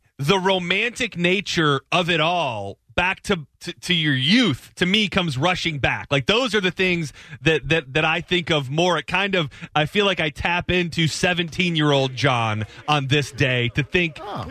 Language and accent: English; Florida, United States; I'm from Florida, I'm visiting my in-laws, please let me in.